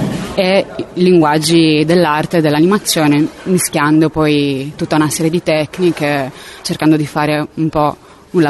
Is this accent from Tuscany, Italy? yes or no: no; Sardinia, Italy; io sono sarda, nata e cresciuta qui, poi sono andata fuori a studiare